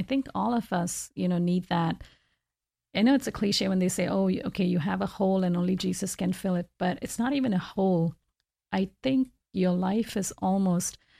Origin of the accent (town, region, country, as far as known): Tamil Nadu, India; born or raised there